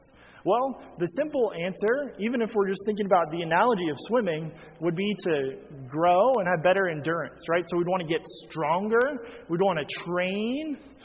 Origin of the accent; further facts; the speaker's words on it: Virginia, United States; I grew up in Virginia, so that's on the East Coast, and so you could drive to the beach